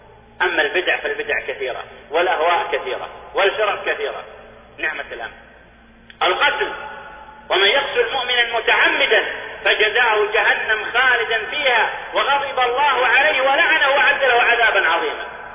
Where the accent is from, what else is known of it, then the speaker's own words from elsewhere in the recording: Saudi Arabia; اللي عندنا في السعودية